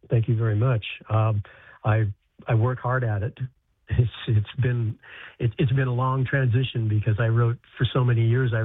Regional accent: United States; but I'm an American. I've lived in America all my life.

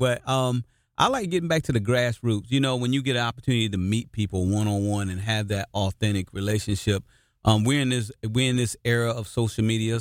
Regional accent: Naples, Campania, Italy; also born or lived in South Carolina, United States; I'm originally from South Carolina, the great state of South Carolina originally, but I'm a military brat. So, believe it or not, I actually grew up in Italy. I grew up in Naples, Italy. My dad was in the Marine Corps, so I had an opportunity to live overseas

